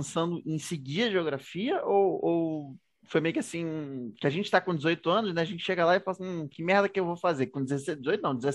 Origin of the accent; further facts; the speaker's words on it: Rio de Janeiro, Brazil; Nós somos cariocas, eu e Antônio somos cariocas.